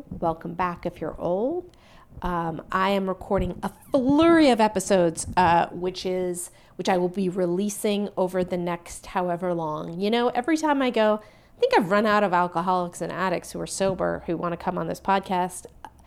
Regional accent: San Francisco Bay Area, California, United States; That's like, I'm from the Bay Area.

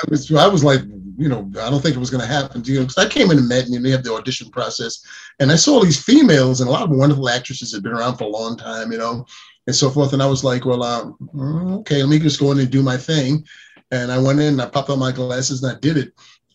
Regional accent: New York City, New York, United States; while I was going to High School of Art and Design, I grew up in New York City.

